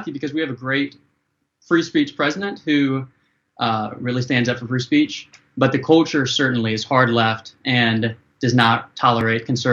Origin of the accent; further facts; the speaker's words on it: Yorktown, Virginia, United States; I'm from Yorktown, Virginia. I used to be Virginia too. We just got gerrymandered out of it